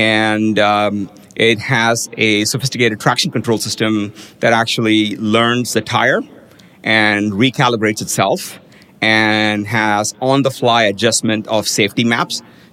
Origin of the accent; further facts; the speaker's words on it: India; like, when I grew up in India